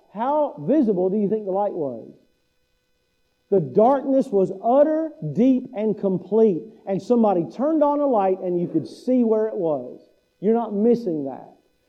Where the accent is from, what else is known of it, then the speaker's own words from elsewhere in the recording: Kentucky, United States; So I'm from Kentucky. In Kentucky, we have Mammoth Cave. We have a whole system of caves in Kentucky.